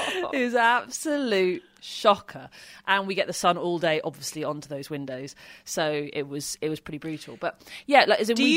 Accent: United Kingdom; that's what I've signed up for, being British.

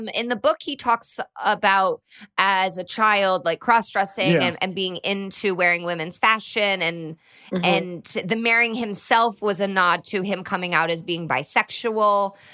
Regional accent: Indiana, United States; this goes back to growing up in Indiana and it being clouded with racism

